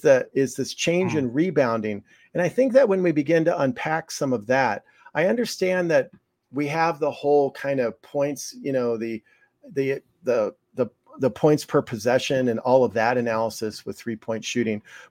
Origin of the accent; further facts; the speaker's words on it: Philadelphia, Pennsylvania, United States; I grew up in Philly, obviously, and it just looks so different.